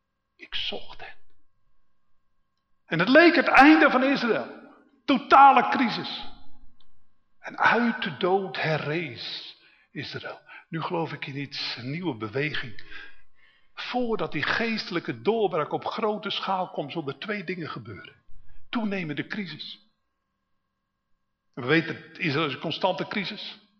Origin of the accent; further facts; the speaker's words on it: Netherlands; Dus, en ik ben een Hollander, dus ik heb het poldermodel